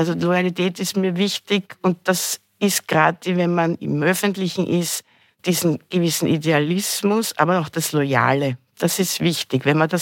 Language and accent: German; Vienna, Austria; die Kultur, wie ich als Wienerin, das ist aufgelegt, sowas zu machen, diese Kultur zu vermitteln.